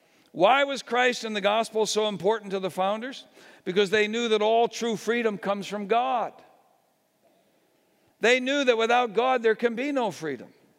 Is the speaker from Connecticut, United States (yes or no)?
yes; Connecticut, United States; I came from Connecticut, the Constitution state.